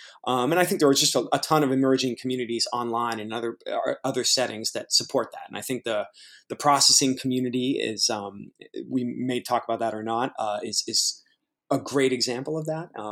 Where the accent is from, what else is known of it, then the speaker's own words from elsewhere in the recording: California, United States; And so I think growing up in the Bay Area, I watched my mom be successful as a woman in computer science